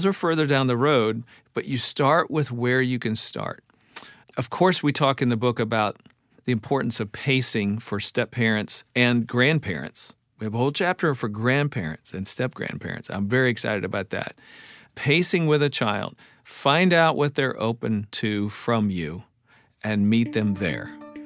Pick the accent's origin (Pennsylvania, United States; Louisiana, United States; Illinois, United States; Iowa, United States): Iowa, United States; I grew up in Iowa. I never heard that before, but that's awesome.